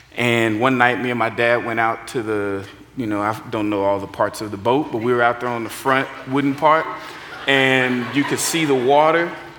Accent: Garland, Texas, United States; I grew up in Garland, Texas, and the only time I remember seeing horses as a child was when I took a field trip to Fort Worth.

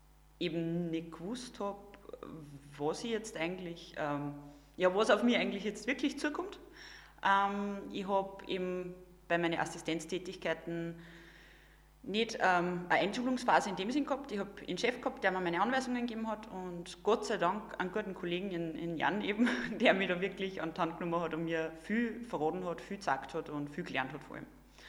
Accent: Windischgarsten, Upper Austria, Austria; now in Kirchdorf, Austria; bin 25 Jahre alt und bin eigentlich von Windischgasten und wohne aktuell in Kirchdorf.

